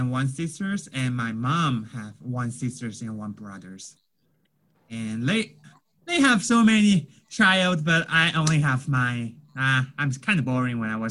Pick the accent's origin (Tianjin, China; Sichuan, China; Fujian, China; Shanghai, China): Fujian, China; English is a second language; now in United States; So compared to here, what's the difference? I would say there's not much difference.